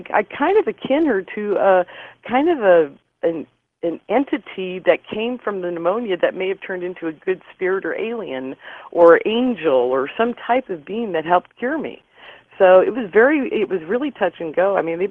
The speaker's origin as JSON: {"language": "English", "town": "Portland", "region": "Oregon", "country": "United States", "tie": "born or raised there", "said": "I grew up in Portland, Oregon."}